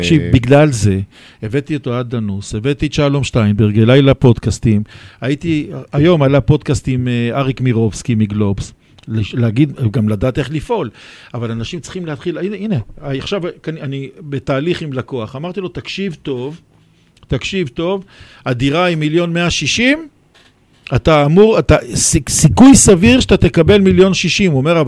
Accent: Jerusalem, Jerusalem District, Israel; אני ירושלמי למי שלא יודע

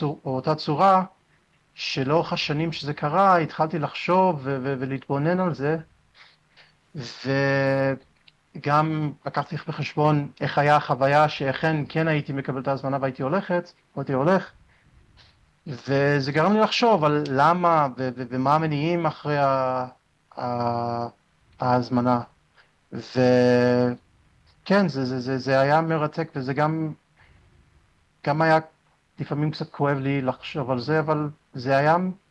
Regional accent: United States; moved away as an adult; now in Israel; נולדתי וגדלתי בארצות הברית. עליתי לארץ כשהייתי בן 22, לפני עשור.

